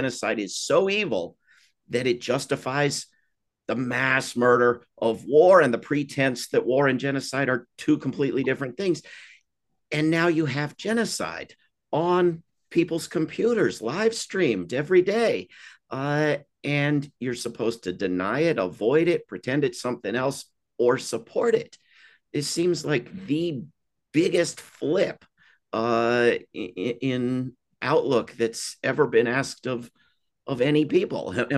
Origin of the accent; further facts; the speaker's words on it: United States; I mean, I grew up in the United States, taught that genocide was the very worst thing.